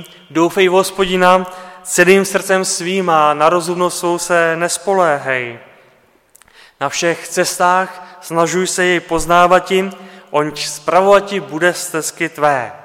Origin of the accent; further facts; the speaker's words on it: Pardubice, Pardubice Region, Czechia; my jsme z Pardubic, nejsme z Prahy, nejsme ze Žižkova